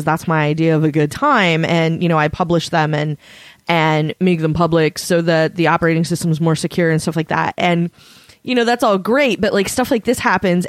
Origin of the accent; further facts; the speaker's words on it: United States; And so now I, as an American, am helping a foreign government spy on fellow Americans.